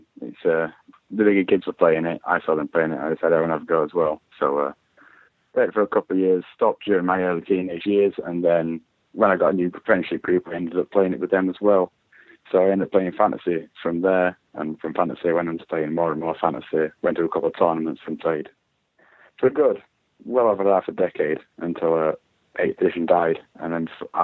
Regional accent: Leeds, Yorkshire and the Humber, United Kingdom; I'm from Leeds in Yorkshire. That's towards the north of England, really, just south of Scotland.

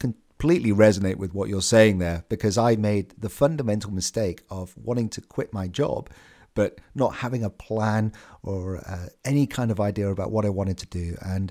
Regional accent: United Kingdom; I'm a Brit.

